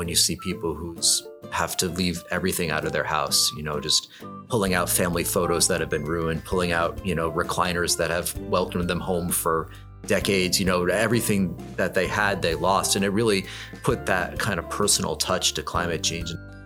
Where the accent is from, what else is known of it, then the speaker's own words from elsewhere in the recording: Albany, New York, United States; I am. I was born and raised just outside of Albany, New York.